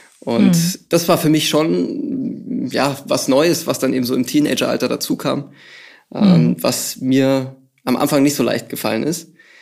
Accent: Schwabmünchen, Bavaria, Germany; ich bin in Schwabünchen aufgewachsen. Das ist der Ort, an dem auch das Unternehmen seinen Hauptsitz hat.

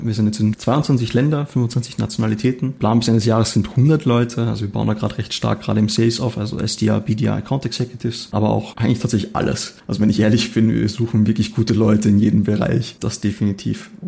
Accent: Austria; ich komme eigentlich aus Österreich

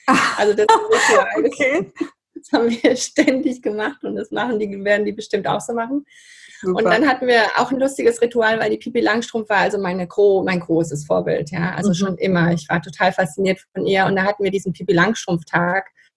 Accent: Barcelona, Catalonia, Spain; Die sind 68 nach Spanien und da bin ich aufgewachsen.

